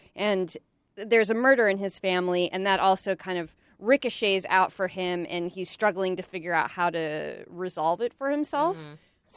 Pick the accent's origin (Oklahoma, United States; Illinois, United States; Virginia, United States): Illinois, United States; Chicago; I've been watching The Chi because I grew up in Chicago and I feel like it's my duty.